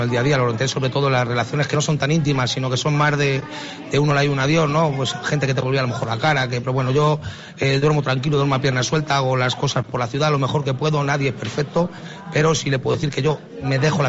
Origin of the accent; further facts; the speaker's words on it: Ávila, Castile and León, Spain; yo soy de Ávila, en Salamanca, quedaba cerca de Ávila